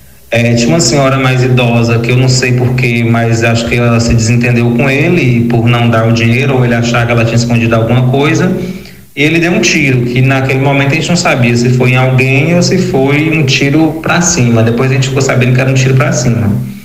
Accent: Vitória da Conquista, Bahia, Brazil; moved away as an adult; now in João Pessoa, Brazil; sou professor de História, sou natural de Vitória da Conquista e estou morando em João Pessoa desde 2014

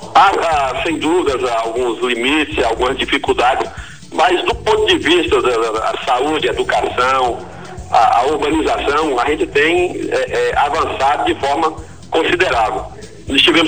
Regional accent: Condeúba, Bahia, Brazil; Sou nascido e criado em Condeúba, uma terra pela qual eu tenho um amor muito grande.

